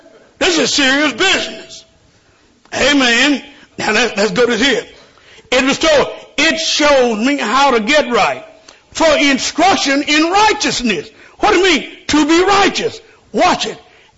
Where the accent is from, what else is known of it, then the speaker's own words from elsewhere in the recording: Memphis, Tennessee, United States; Man, I'm from Memphis, and I flew up here.